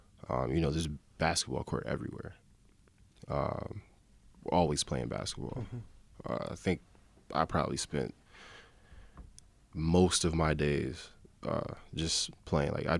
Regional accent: Rochester, New York, United States; I grew up off Hudson on Upper Falls.

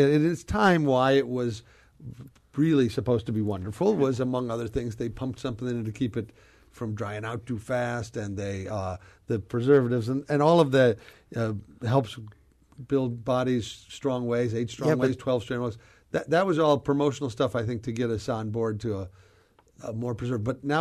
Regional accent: Nebraska, United States; I was a kid from Nebraska who, doing stand-up and having started with magic and juggling and so forth, like to be on the Johnny Carson show and get his okay.

